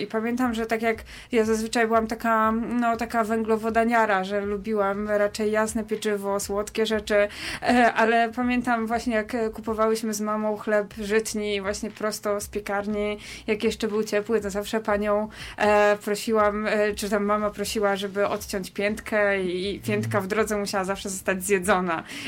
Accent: Poznań, Greater Poland Voivodeship, Poland; więc kupowaliśmy chleb w Poznaniu, jestem z Poznania, więc było tam troszkę takich piekarni

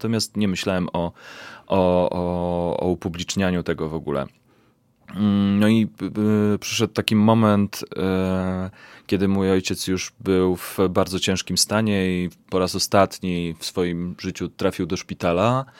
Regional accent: Kielce, Świętokrzyskie Voivodeship, Poland; pojechałem do Kielc, do mojego rodzinnego miasta, opiekować się nim

